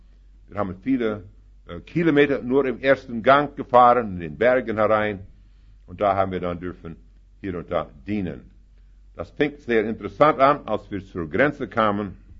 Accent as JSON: {"language": "German", "country": "Canada", "second_language": "German", "said": "Da ich komme aus Kanada"}